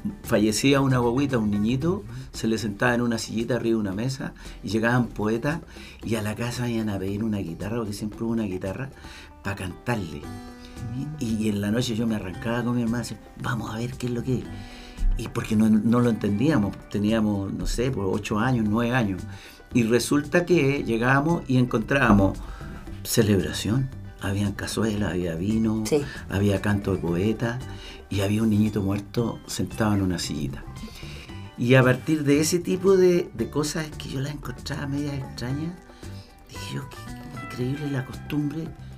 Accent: Las Cabras, O'Higgins, Chile; also born or lived in Paine; Nací en Paine porque mis papás estaban en Paine, yo y mis hermanos. Pero en un minuto de mi vida, a mi papá se le ocurrió irse para las Cabras a administrar un fondo.

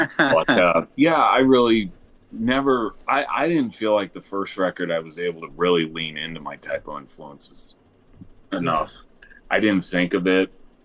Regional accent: Colorado, United States; Well, I grew up in Colorado, and I used to go to what was known as the Colorado Dark Arts Festival

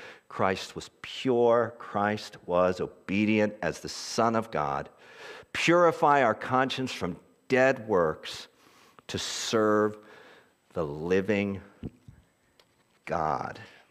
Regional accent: Philadelphia, Pennsylvania, United States; And I'm from Philly, I'm like, I could use a little more attitude.

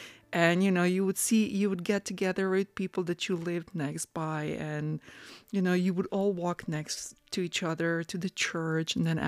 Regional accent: Croatia; growing up in Croatia or in Europe in general, during Christmas time, there are Christmas markets.

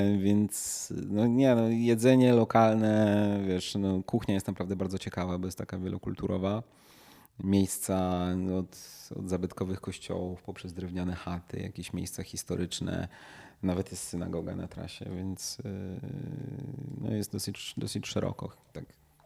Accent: Warsaw, Masovian Voivodeship, Poland; jestem warszawiakiem

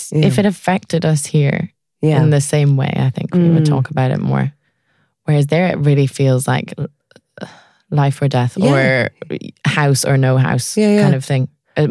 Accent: Dublin, Leinster, Ireland; moved away as an adult; I had just never seen weather like that here when I was growing up in Dublin.

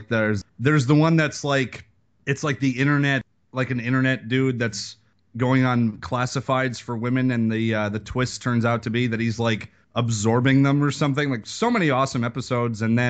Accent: Serbia; now in Canada; I'm nowhere near French. I'm actually originally Yugoslavian. So I'm not even actually a Canadian person. I mean, I'm legally Canadian

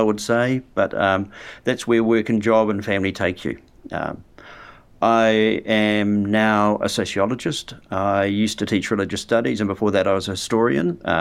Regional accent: New Zealand; when I go overseas, I realise the extent to which I am a New Zealander

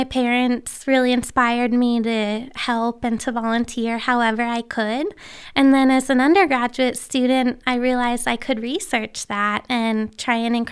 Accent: Pennsylvania, United States; I grew up in Western Pennsylvania, so I'm local to the area and have a lot of family around the region.

